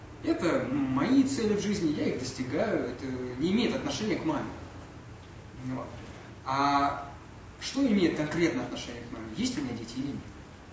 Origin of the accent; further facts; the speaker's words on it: Russia; born there; я очень счастлив, что я родился в России именно в это время, в этом веке